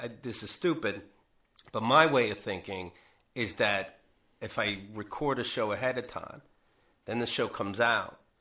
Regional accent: Pennsylvania, United States; in my hometown, where I'm from the country, close to Pittsburgh, but definitely the country, where I get reverse claustrophobia when I go back.

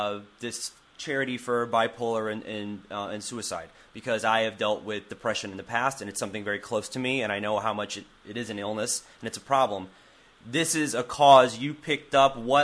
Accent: Sicily, Italy; What part of Sicily? I am Sicilian

